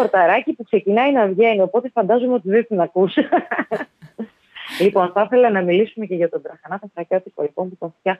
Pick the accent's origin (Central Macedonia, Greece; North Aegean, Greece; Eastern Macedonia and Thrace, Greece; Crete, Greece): Eastern Macedonia and Thrace, Greece; Στο χωριό μου έχω την αφιθεατρικότητα, που το βιώνω από παιδί. Βόρεια βλέπω βουνό, νότια βλέπω τη θάλασσα και το νησί.